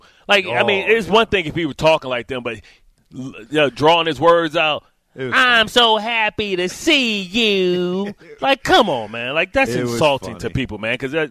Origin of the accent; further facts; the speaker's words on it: Midwest, United States; Listen, I've lived all kind of places. I'm from the Midwest, right? And I don't talk like Allen. I don't talk like people from Long Island.